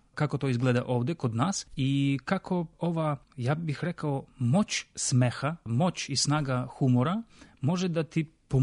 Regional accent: Ukraine; Serbian is a second language; Nažalost, kod nas u Ukrajini zaboravila se ova tradicija nekih časopisa literarnih

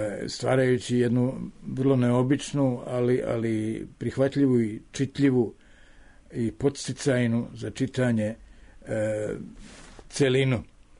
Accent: Sarajevo, Bosnia & Herzegovina; moved away as an adult; Ja sam rođen u Sarajevu 1933. godine i živeo skoro 30 godina tamo. Otišao sam 1961.

